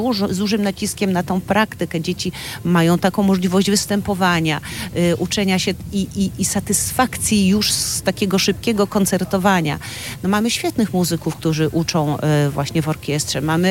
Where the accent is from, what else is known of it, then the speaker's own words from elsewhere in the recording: Gdańsk, Pomeranian Voivodeship, Poland; Tak, ja przyjechałam tutaj z Gdańska.